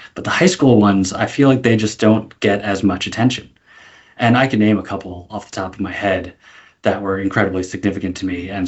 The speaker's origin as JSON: {"language": "English", "town": "Long Island", "region": "New York", "country": "United States", "tie": "born or raised there", "said": "Yeah, born and raised on Long Island, and went to school everywhere outside of Long Island in New York."}